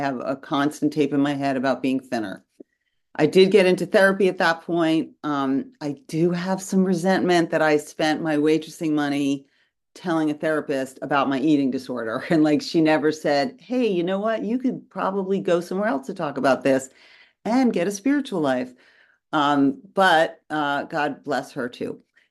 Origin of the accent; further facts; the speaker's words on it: New York City, New York, United States; I was raised in New York City with a mother who had been a model.